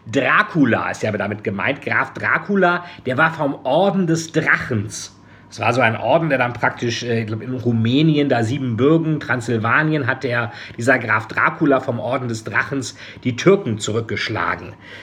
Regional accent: Bremen, Germany; Oder wie sagten es die Bremer Kaufleute in meiner Heimatstadt Bremen

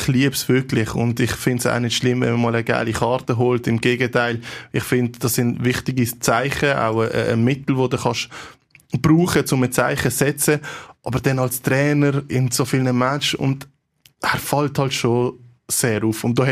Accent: Basel, Basel-Stadt, Switzerland; man geht gerne ins Berner Oberland als Basler.

